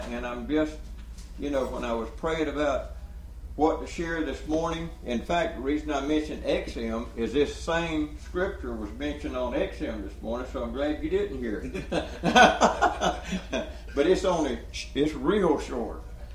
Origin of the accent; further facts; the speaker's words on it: Georgia, United States; I'm from South Georgia, so we didn't talk like that where I come from. But I grew up on the King James, still use it all the time